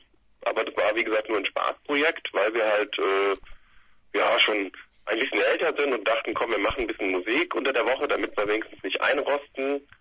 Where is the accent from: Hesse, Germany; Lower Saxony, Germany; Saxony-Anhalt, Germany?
Hesse, Germany; Limburg; Wir kommen aus Limburg, bleiben aus Limburg und...